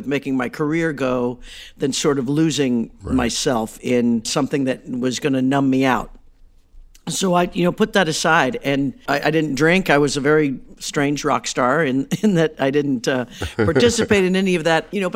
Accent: Midwest, United States; you know, I grew up in the Midwest in the 60s and 70s, and I had a big dream of becoming a rock star.

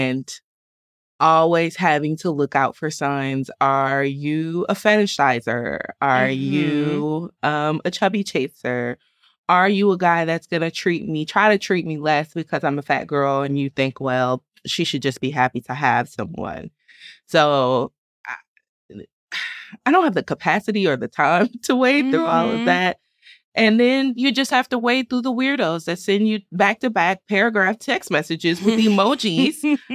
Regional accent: the South, United States; And I have a temper because I'm from the South

